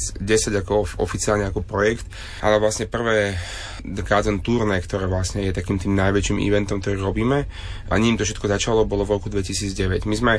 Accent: Sliač, Banská Bystrica Region, Slovakia; som zo Sliača

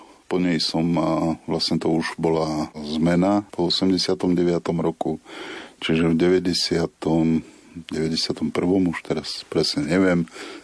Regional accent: Sečovce, Košice Region, Slovakia; Ja som rodák z takého malého mesta Sečovce, to je mestečko medzi Košicami a Michalovcami.

